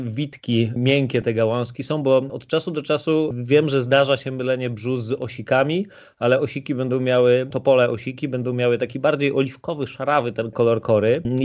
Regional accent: Kuyavian-Pomeranian Voivodeship, Poland; Ja się wychowałem w okolicach Borów Tucholskich i tutaj w tej mojej okolicy lodowce przyniosły mnóstwo piachu, no i oczywiście działalność człowieka spowodowała, że głównie dookoła mam sosnę

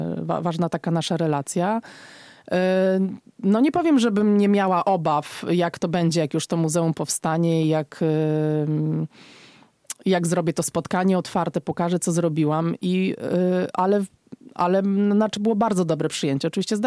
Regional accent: Warsaw, Masovian Voivodeship, Poland; now in Białowieża, Poland; Ja nie jestem sama z Białowieży, jestem z Warszawy, ale przyjechałam tam w 2002 roku

